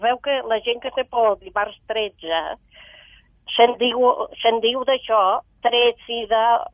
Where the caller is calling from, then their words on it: Sant Cugat del Vallès, Catalonia, Spain; de Sant Cugat.